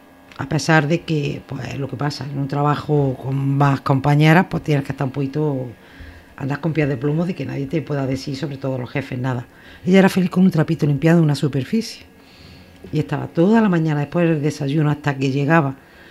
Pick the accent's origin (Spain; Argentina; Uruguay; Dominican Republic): Spain; Arjona, Andalusia; born there; now in Andújar, Spain; porque yo, Andújar, soy hija adoptiva, aunque nací en Arjona, pero estoy casada con un andujeño y llevo muchos años aquí